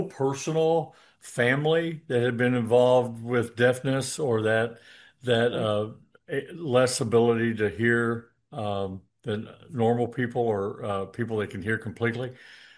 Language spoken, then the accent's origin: English; Illinois, United States; now in Houston, United States; I'm from Southern Illinois, born and raised